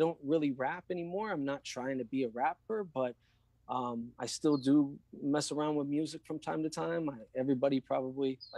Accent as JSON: {"language": "English", "town": "Raymore", "region": "Missouri", "country": "United States", "tie": "born or raised there", "said": "I grew up in Raymore, Missouri, just south of Kansas City."}